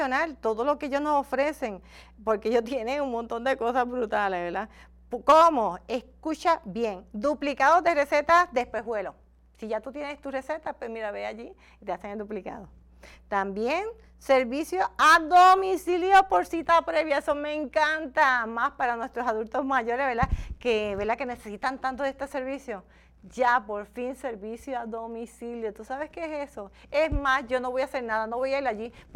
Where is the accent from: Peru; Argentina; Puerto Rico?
Puerto Rico; siempre nosotros como puertorriqueños estamos bien pendientes